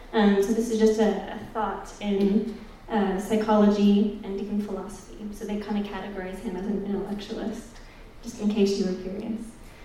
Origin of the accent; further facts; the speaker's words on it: San Jose, California, United States; I'm American, North American. I'm from the US and from the little state of California. And I'm actually from this little bit. It's a place called San Jose.